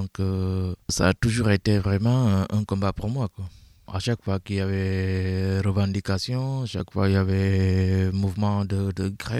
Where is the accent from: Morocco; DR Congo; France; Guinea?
Guinea; je suis guinéen. Je viens de la Moyenne Guinée, entre la Basse-Côte et la Haute-Guinée.